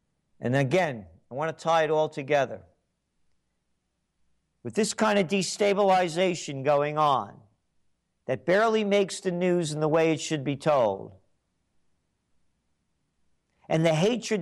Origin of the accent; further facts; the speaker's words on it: United States; I am an American. I don't want it going to Italy. And I'm Italian descent.